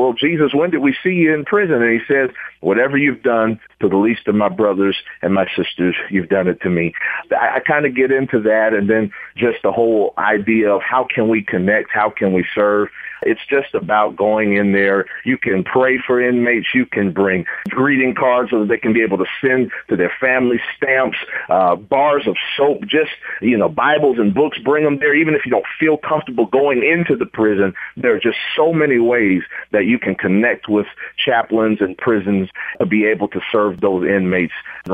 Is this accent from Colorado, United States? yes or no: no; Omaha, Nebraska, United States; about 13 years ago in my hometown of Omaha, Nebraska.